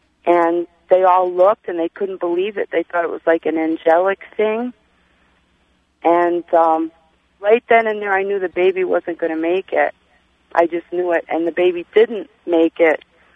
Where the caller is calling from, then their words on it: Buffalo, New York, United States; I'm calling from Buffalo.